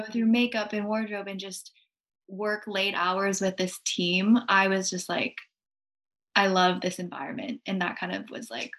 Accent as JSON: {"language": "English", "town": "Pittsburgh", "region": "Pennsylvania", "country": "United States", "tie": "born or raised there", "said": "so I grew up in Pennsylvania. I'm from Pittsburgh."}